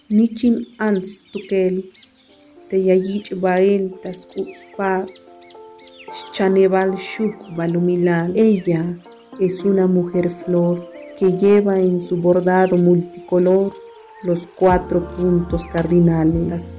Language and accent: Spanish; Chiapas, Mexico; first language Tzeltal; Spanish is a second language; Mi lengua materna es el celtán, lo he hablado muy bien desde pequeña, pero aprendí a escribirla después de los 17 años cuando comencé a estudiar mi licenciatura en San Cristóbal de las Casas.